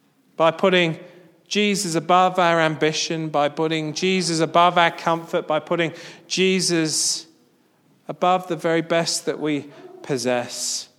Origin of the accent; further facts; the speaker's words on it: United Kingdom; I know it's in my DNA, I'm British.